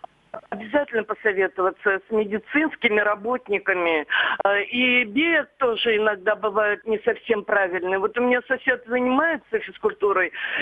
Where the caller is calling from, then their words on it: Svetlogorsk, Russia; я из Светлогорска звоню вам.